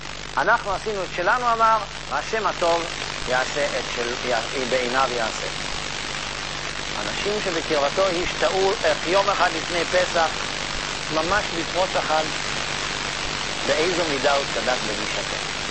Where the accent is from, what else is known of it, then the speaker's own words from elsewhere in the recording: Netanya, Central District, Israel; גם קרבה משפחתית וגם אנחנו מנתניה